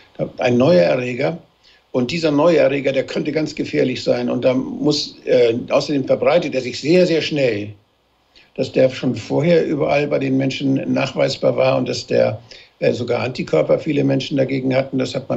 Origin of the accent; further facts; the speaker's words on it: Flensburg, Schleswig-Holstein, Germany; Wissen Sie, es gibt in meiner Heimatstadt Flensburg